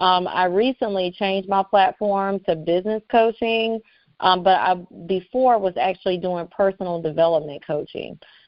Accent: Raleigh, North Carolina, United States; So, yeah, I'm actually from Raleigh. It's actually very unique right now. It's very rare to even be a Raleigh native.

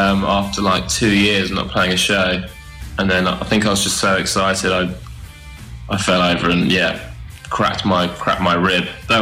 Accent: Worthing, South East England, United Kingdom; now in Brighton, United Kingdom; I live in Brighton, but then when we do some interview in the middle of nowhere in America and we say we're from Brighton, not Worthing

